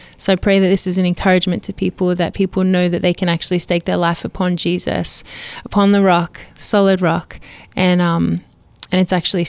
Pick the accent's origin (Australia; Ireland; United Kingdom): Australia; now in United States; Oh, I'm from Australia. So I'm going to say a slice of cake because that's what I know. But now that I live in America